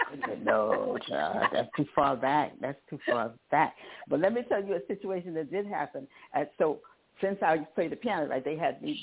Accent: New York City, New York, United States; in Harlem. In Harlem. Mother from St. Kitts, father from Trinidad.

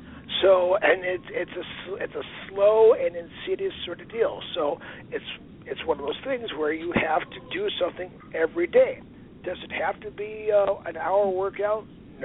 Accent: Aberdeen, South Dakota, United States; now in Sioux Falls, United States; I grew up in Aberdeen, South Dakota, which is about an hour west of Brock Lesnar's hometown. And I moved down from Aberdeen to Sioux Falls

